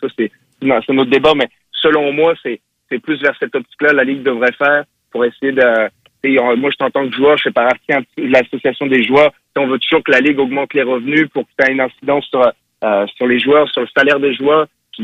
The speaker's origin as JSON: {"language": "French", "region": "Quebec", "country": "Canada", "said": "Maintenant, tu sais, en tant que Québécois, j'aimerais ça que l'équipe soit à Québec."}